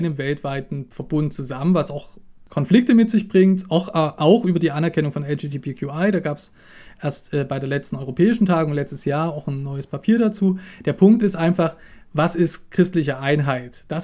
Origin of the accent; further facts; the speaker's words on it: Dresden, Saxony, Germany; zu Gast in Dresden, meiner alten Heimatstadt